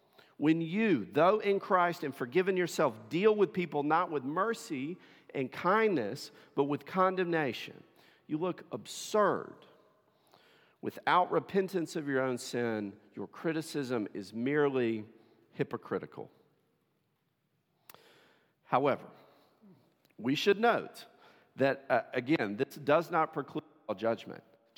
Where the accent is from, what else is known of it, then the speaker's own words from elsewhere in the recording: Tennessee, United States; Many of you know I'm from Tennessee originally.